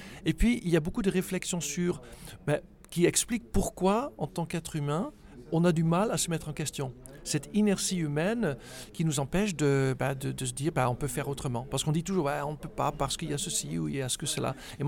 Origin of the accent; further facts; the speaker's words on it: Netherlands; French is a second language; quand je parle avec des gens de mon pays d'origine, les Pays-Bas